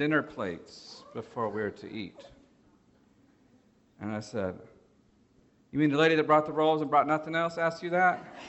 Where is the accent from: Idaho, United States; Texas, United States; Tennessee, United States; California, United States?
Texas, United States; Dallas; also born or lived in Columbus, Ohio / Detroit, Michigan; I was born in Dallas, lived some in Columbus, Ohio when I was a kid, in Detroit, Michigan, and then came back to Dallas, Texas in high school in 1981.